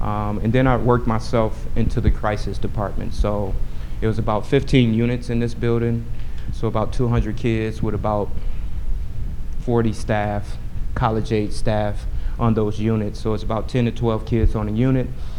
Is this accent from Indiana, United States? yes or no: yes; Gary, Indiana, United States; So I come from Gary, Indiana, number one murder capital. A lot of poverty. I've been in a house with no heat, no water, no light sometimes.